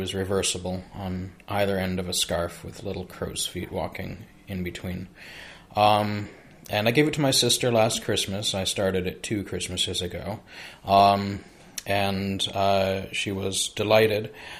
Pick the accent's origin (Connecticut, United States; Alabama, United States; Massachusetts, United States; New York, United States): Massachusetts, United States; Waltham; I'm from Waltham, and I've been knitting for about 3.5 years